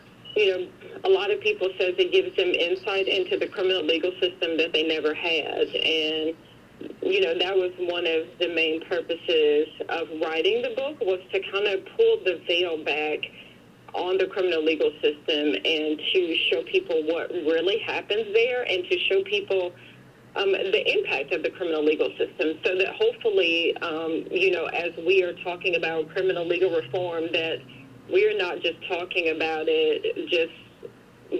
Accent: Franklin, United States; Yes, ma'am. Born and raised in Franklin, and a lot of my family is actually still living there now.

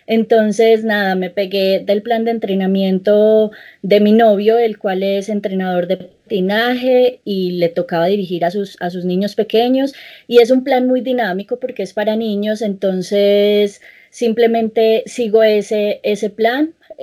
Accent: Colombia; como yo soy colombiana y vivimos en un país tropical donde no tenemos inviernos largos

